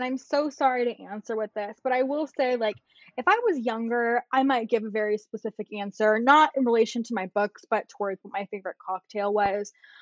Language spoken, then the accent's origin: English; California, United States; from the Bay Area. So like, I swear like a sailor in it.